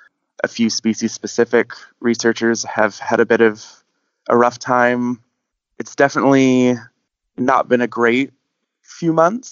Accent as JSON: {"language": "English", "region": "California", "country": "United States", "said": "I come from Southern California, so we have quite a lot of wildfires there as well."}